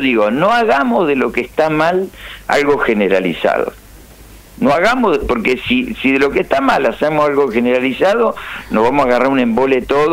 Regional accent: Rosario, Santa Fe, Argentina; Viví toda mi vida en Arroyito, ahora vivo en el centro.

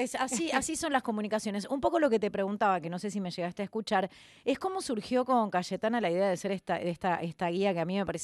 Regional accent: Quilmes, Buenos Aires Province, Argentina; soy de Quilmes, así que imagínate que me hace sentir muy bien que estén.

